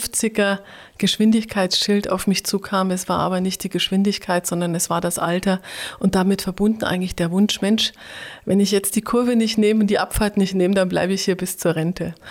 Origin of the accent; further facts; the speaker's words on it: Bavaria, Germany; accent: Bavarian; now in Berlin, Germany; Ich komme aus Oberbayern, wobei ich seit mindestens 25 Jahren versuche, mir in der inzwischen Hauptstadt das Bayerisch abzugewöhnen.